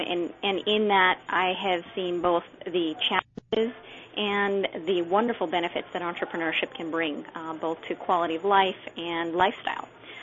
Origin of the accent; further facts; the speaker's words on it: California, United States; So a little bit about my background. I grew up in Southern California. I come from a family of 4.